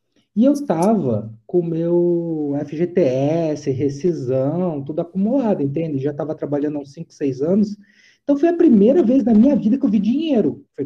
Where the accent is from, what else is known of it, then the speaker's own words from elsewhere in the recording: Curitiba, Paraná, Brazil; eu sou curitibano